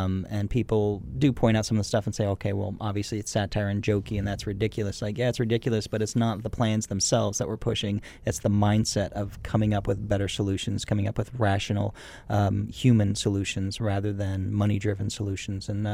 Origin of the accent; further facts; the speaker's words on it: United States; now in Canada; because I'm American and a Canadian permanent resident